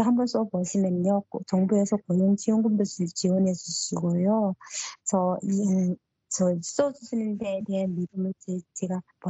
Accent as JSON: {"language": "Korean", "country": "North Korea", "accent": "North Korean dialect", "lives_now": "South Korea", "said": "제가 북한 사투리가 나왔나 봐요."}